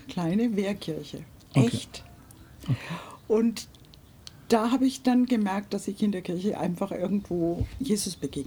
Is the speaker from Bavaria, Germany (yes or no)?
yes; Würzburg, Bavaria, Germany; Und ich bin geboren in Würzburg.